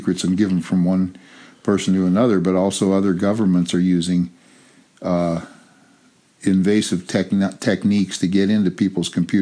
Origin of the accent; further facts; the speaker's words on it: Los Angeles, California, United States; also born or lived in San Francisco; From 1943 to 1945, I was in San Francisco. From 1945 to 1960, I was in Los Angeles.